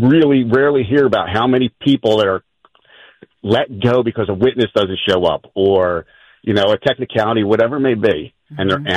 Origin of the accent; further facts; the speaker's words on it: Frankfort, United States; We grew up in Frankfort. He grew up on Bridge Street. I grew up on the street behind him, Granite Street.